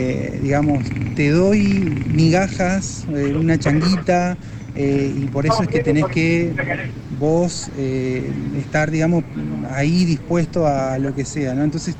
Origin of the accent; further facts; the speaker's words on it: Villa Saralegui, Entre Ríos, Argentina; Yo soy de Villa Saralegui, nacido y criado en Villa Saralegui.